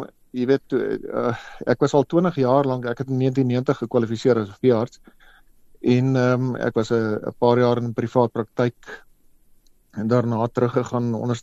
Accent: Stellenbosch, Western Cape, South Africa; also born or lived in Pretoria; ek's in Pretoria gebore, 'n bietjie paar jaar hier op die Hoëveld en toe is ons familie af Stellenbosch toe. Ek het daar eintlik maar groot geword. Gematrikuleer by Paul Roos Gimnasium

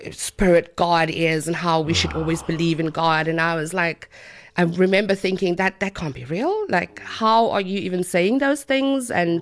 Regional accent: Cape Town, Western Cape, South Africa; until I was 12 or so, until my mom came to get my sister and I, and we moved to Cape Town. I am from Cape Town, but not, I'm from a really small community outside of Cape Town.

